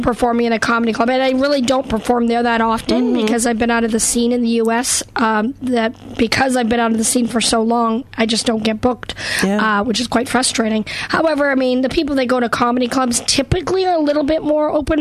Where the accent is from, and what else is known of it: the Prairies, Canada; born or raised there; also born or lived in Western Canada / Los Angeles, United States; now in North Carolina, United States